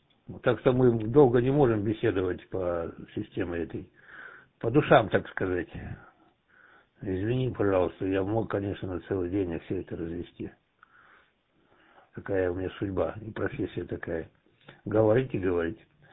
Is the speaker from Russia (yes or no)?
yes; Siberia, Russia; Я комнатный сибиряк.